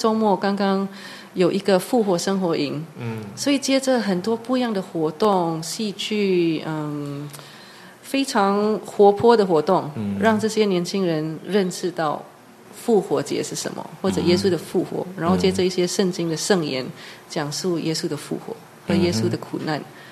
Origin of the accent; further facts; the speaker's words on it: Singapore; now in Taiwan; 然后我是新加坡人，我在台湾有大约10年的时间了，所以在台湾我是主研会的修女